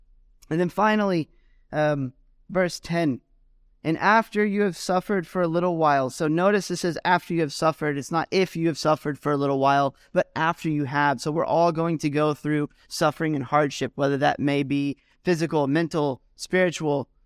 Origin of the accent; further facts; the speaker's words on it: United States; now in United Kingdom; being an American living in the UK, it's waiting all the time for American stuff to happen